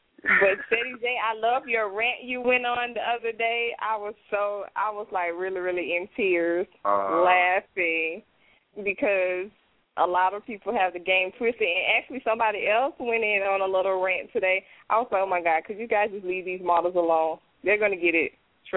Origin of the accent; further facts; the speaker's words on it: Detroit, Michigan, United States; I'm from Detroit. I do a lot of traveling, and I am a business mogul.